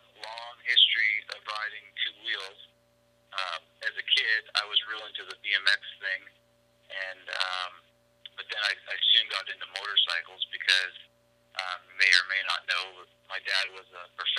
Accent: California, United States; and I grew up in Marin, and at first we had open hills

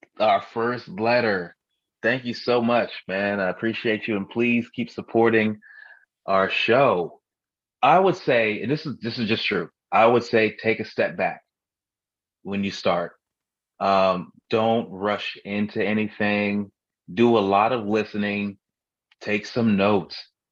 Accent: Flint, Michigan, United States; A pimp that I knew growing up. He's a real, like a real pimp. I'm not going to say his name, but I'm from Flint.

